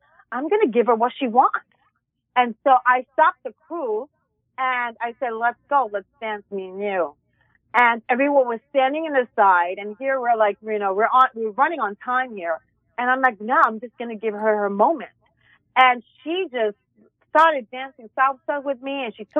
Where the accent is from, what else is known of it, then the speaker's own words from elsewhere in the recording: New York, United States; I'm in LA time. I'm a New Yorker.